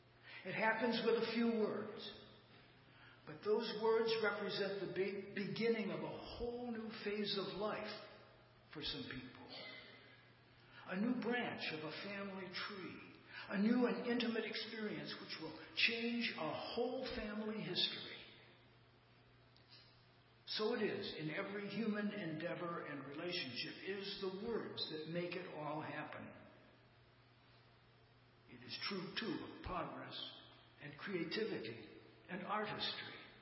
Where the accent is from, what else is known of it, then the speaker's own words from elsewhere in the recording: East Chicago, Indiana, United States; I grew up in East Chicago, Indiana, one of those sooty industrial communities just south of Chicago.